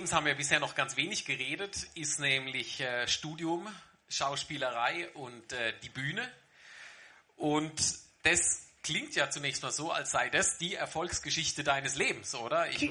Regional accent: Baden-Württemberg, Germany; accent: Badisch; Also, das Badisch, wo ich herkomme, das finde ich nie so sympathisch. Genau. Aber deswegen bin ich auch gar nicht stolz darauf, Badener zu sein.

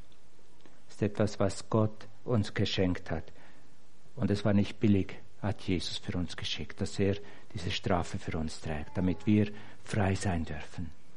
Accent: Ägeri, Zug, Switzerland; Ich bin in Eggeri aufgewachsen, auf der anderen Seite des Berges hier.

